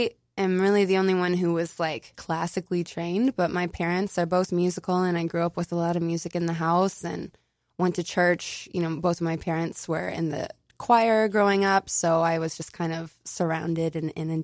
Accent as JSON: {"language": "English", "region": "Midwest", "country": "United States", "tie": "born or raised there", "lives_now": "New York City, United States", "said": "I had this glammed up, romantic view of what New York City was going to be like as a musician, and growing up in the Midwest"}